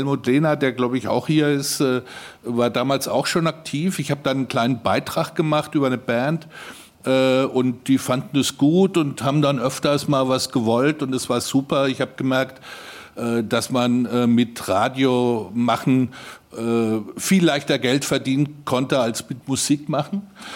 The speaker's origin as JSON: {"language": "German", "region": "Bavaria", "country": "Germany", "said": "Nein, nein, ich komme auch aus Unterfranken."}